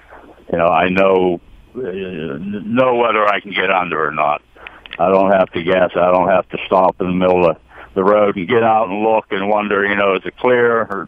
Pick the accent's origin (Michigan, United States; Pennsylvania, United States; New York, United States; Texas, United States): Pennsylvania, United States; West Middlesex; I'm from Pennsylvania, West Middlesex.